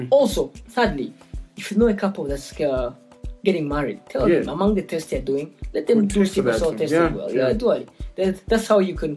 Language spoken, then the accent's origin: English; Kampala, Central Region, Uganda; So I grew up in Kampala.